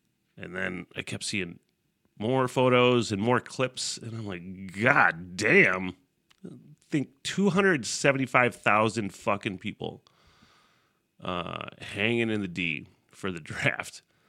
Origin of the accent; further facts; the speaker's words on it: Michigan, United States; Detroit, obviously the biggest city in my home state of Michigan